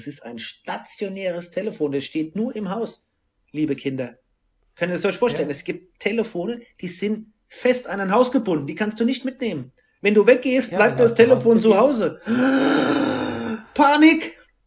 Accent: Mainz, Rhineland-Palatinate, Germany; Als Mainzer, hallo, was sollen wir sagen?

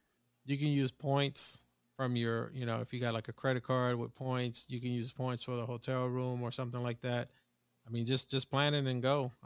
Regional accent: East Coast, United States; born there; I mean, I was born in the East Coast, but I mean, I would love to go to the West Coast.

